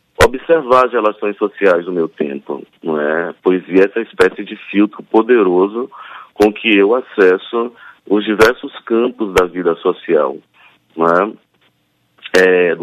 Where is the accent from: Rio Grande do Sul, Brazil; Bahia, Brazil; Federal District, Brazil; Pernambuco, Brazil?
Bahia, Brazil; Cruz das Almas; Pois é, eu nasci em Cruz das Almas, está no Recôncavo baiano, venho de uma família de professoras primárias, e tive a sorte de nascer ao fundo da biblioteca da minha cidade.